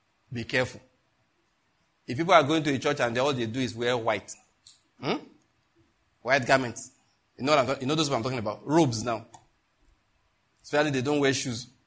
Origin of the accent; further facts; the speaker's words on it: Western Nigeria, Nigeria; I grew up in Western Nigeria, so I know what I'm talking about.